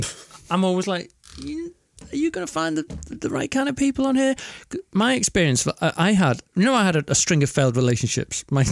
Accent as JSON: {"language": "English", "region": "North West England", "country": "United Kingdom", "accent": "Scouse", "said": "My native accent. Yeah. This is based on the fact I went to a gym in Liverpool once"}